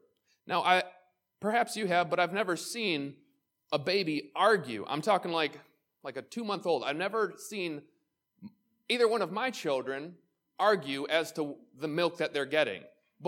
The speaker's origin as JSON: {"language": "English", "country": "Germany", "tie": "born or raised there", "also_born_or_lived": "Israel", "first_language": "German", "second_language": "English", "moved": "yes", "lives_now": "United States", "said": "English is not my first language. German was my first language. I'm a dual citizen to Germany. I was born in Israel. Shortly after that, moved to Germany. And before I moved to the United States, I only spoke German"}